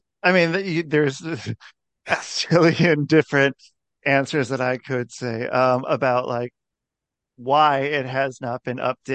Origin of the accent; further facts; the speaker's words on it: Oregon, United States; And I mean, yeah, I'm from Oregon. And I mean, so like with Oregon, you don't need to be proficient in reading, writing or math to be able to be advanced to the next grade anymore.